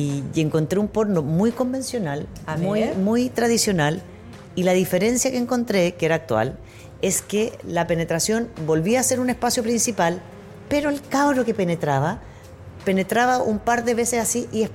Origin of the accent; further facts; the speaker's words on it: United States; Spanish is a second language; Yo soy súper gringa, todos saben, entonces veo Friends.